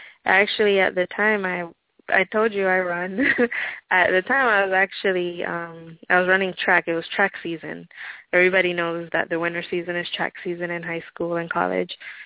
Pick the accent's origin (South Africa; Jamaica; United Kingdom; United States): Jamaica; I think I was five, and at the time I was in Jamaica. I'm originally from Jamaica.